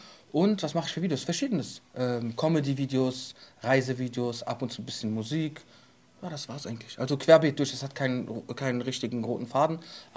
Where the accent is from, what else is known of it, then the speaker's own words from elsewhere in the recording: Morocco; Ich bin Marokkaner.